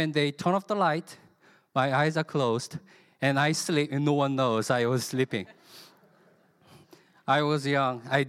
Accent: South Korea; English is a second language; moved away as an adult; also born or lived in Philippines; I'm from South Korea. I was born and raised in South Korea 28 years, till I went to the Philippines. So my mother tongue is not English, I'm sorry. But I'm American citizen, so I don't know where I am.

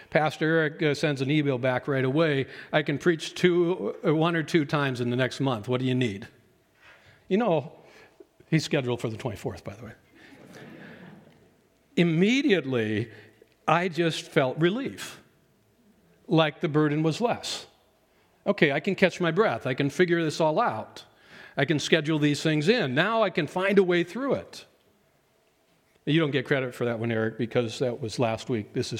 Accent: Colorado, United States; also born or lived in North Dakota; It's not as bad as here as it was when I was a pastor in North Dakota or when I was growing up in Colorado.

